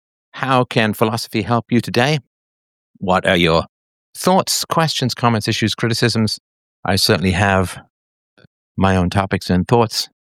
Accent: England, United Kingdom; Of course, I grew up in the Anglican Church in England.

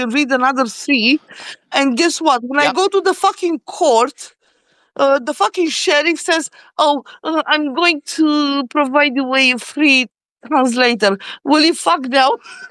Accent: China; now in Scotland, United Kingdom; I live in Scotland, and I came here from China.

